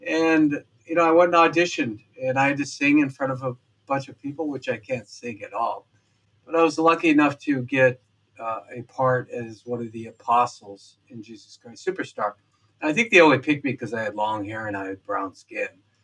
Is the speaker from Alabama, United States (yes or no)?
no; Montana, United States; also born or lived in Wyoming / Nebraska; You know, I grew up in Montana, Wyoming, and Nebraska